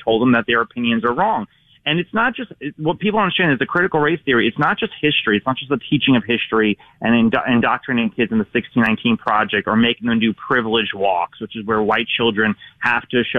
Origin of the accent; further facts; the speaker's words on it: New York City, New York, United States; In New York City, in my hometown